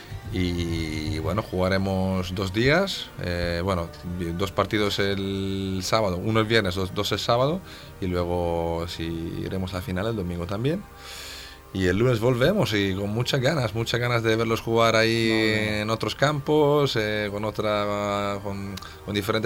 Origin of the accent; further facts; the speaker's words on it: Italy; En cambio, Italia, yo soy de Italia, tenía más de 20.000.